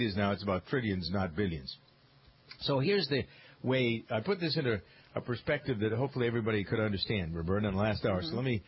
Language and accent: English; Framingham, Massachusetts, United States; I use Framingham as an example, my hometown in Massachusetts.